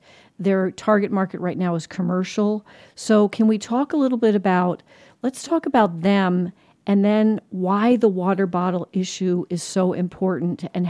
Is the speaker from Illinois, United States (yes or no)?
no; New Jersey, United States; I thought I did, but hey, I'm from New Jersey, and I might have said it so fast you didn't hear me.